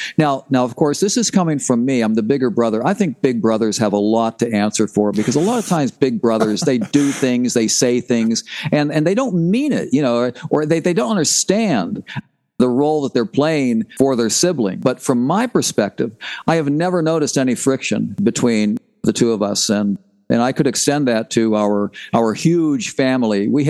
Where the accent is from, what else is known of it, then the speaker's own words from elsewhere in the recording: Philadelphia, Pennsylvania, United States; because we were this big family growing up in Philadelphia, small house.